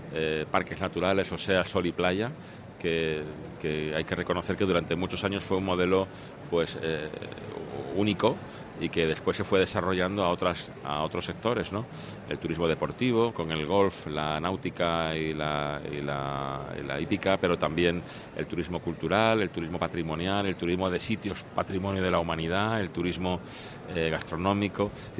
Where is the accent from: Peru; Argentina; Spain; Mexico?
Spain; Andalusia; también tiene que ver con lo que somos como andaluces